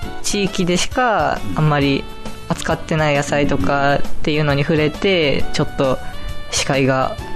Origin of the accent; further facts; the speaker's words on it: Osaka, Japan; 大阪府です。